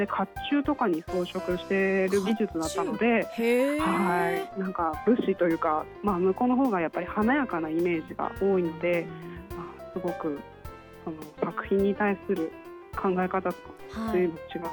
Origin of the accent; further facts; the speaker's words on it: Kumamoto, Japan; 地元の熊本の伝統工芸である肥後象眼を勉強していたんですけど、